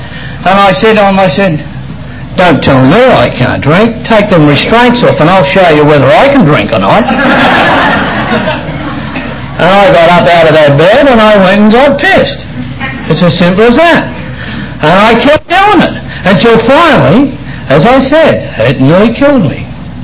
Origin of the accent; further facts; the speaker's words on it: Australia; now in Colfax, United States; Actually, we live in Colfax. I'm not from Auburn. I come from Colfax. And I'm not even from Colfax. I'm from Australia, by the way.